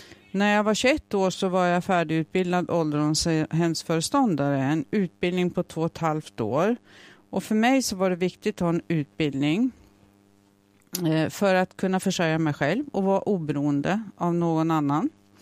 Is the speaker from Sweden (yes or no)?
yes; Älvkarleby, Uppsala County, Sweden; Jag är uppvuxen i Älvkarleby. Mina föräldrar var småföretagare.